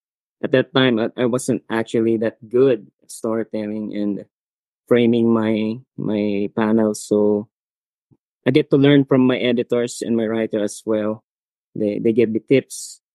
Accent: Philippines; Well, actually, I'm from the Philippines

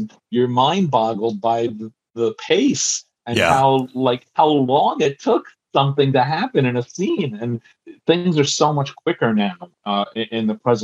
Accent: New Jersey, United States; I'm from Jersey. We're gonna know it.

